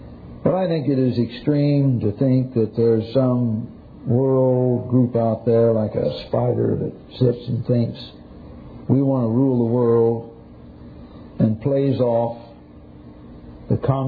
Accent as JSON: {"language": "English", "town": "Oroville", "country": "United States", "tie": "born or raised there", "said": "I remember my little town I grew up in Oroville."}